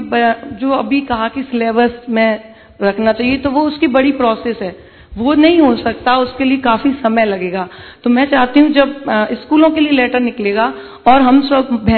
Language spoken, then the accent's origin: Hindi; Dabra, Madhya Pradesh, India; मैं डबरा से हूँ, ग्वालियर के पास।